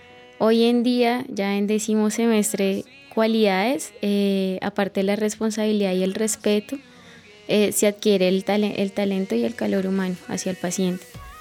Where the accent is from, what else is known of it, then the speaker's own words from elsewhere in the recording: Colombia; como enfermero colombiano podemos dar mucho aprendizaje hacia el enfermero de Ecuador.